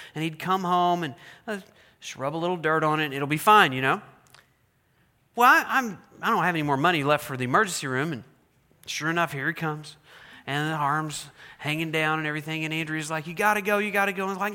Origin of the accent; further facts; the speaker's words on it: Oklahoma, United States; Sorry, in case you didn't know, I'm from Oklahoma.